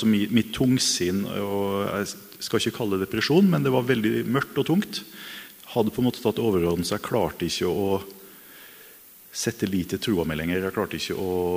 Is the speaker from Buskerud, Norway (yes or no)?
no; Bergen, Vestland, Norway; now in Oslo, Norway; så flyttet mine foreldre tilbake til Bergen, så, og jeg flyttet til Oslo. Grunnen til at jeg sier det bare at jeg har behov for å forklare dialekten min, for den veldig dårlig. Vokste opp I, jeg ville jo kalle det et godt kristent hjem.